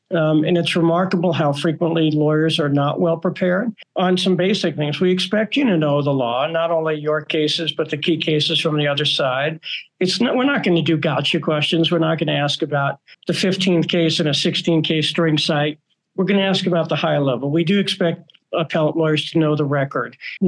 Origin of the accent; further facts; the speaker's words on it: Brooklyn, New York, United States; I'm from Brooklyn, New York originally. I could talk very fast